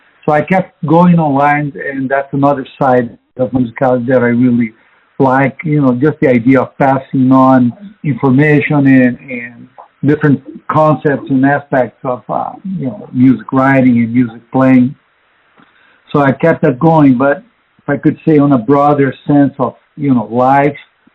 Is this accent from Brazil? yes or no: yes; Rio de Janeiro, Brazil; Rio being a very cosmopolitan city, you know, I was exposed to a lot of music growing up. I came from a very musical family.